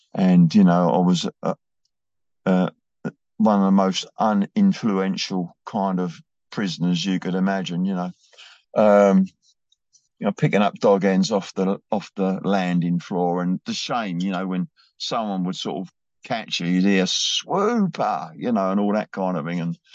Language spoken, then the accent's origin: English; Blackheath, London, United Kingdom; born there; I was born in Blackheath in southeast London.